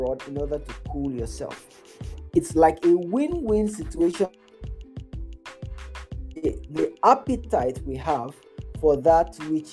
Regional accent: Nigeria; because I'm Nigerian

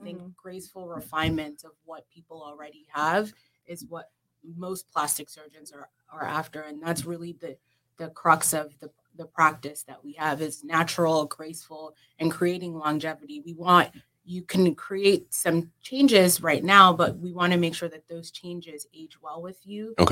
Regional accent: Nigeria; But I'm Nigerian, lived in Nigeria for a little bit. I still have a lot of family there.

